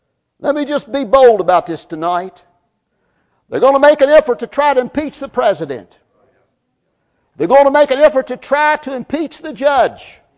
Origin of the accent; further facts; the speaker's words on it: West Virginia, United States; See, the good thing about me, I'm from West Virginia. I can take it or leave it. See, I come from a part of West Virginia.